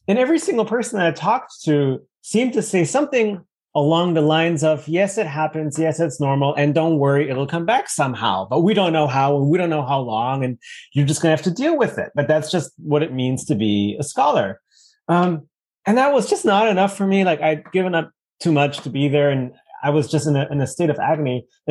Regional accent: Germany; English is a second language; also born or lived in United Kingdom; I'm originally from Germany. I actually did my undergrad and master's degree in the UK.

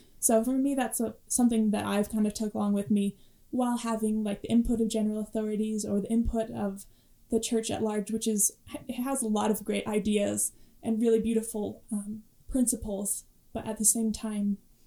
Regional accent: Hawaii, United States; now in Utah, United States; So I'm from Hawaii originally and I grew up there. I have 2 elder sisters. They both attended BYU. So I ended up coming over to Utah, to Provo area, to go to BYU.

